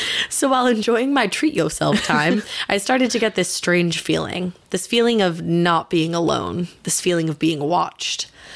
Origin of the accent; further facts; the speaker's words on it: Louisiana, United States; Did I mention I'm originally from Louisiana?